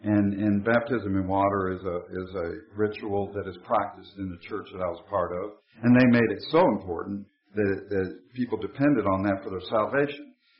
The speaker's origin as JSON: {"language": "English", "region": "Ohio", "country": "United States", "tie": "born or raised there", "said": "I grew up in Ohio, and I basically was growing up in a Protestant church"}